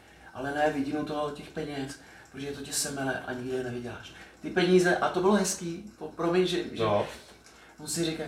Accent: Příbram, Central Bohemian Region, Czechia; Já jsem rodák Příbramák a tohleto a na Příbram nedám dopustit

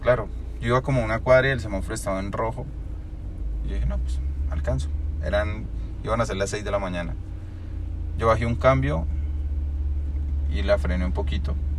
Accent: Colombia; siendo colombiano. Que es lo que uno dice, éramos los dos únicos colombianos corriendo

